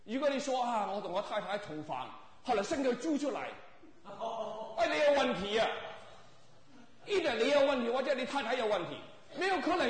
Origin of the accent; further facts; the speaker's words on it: China; 哎呀呀，我们中国人要讲句说啊，我们是龙人的后裔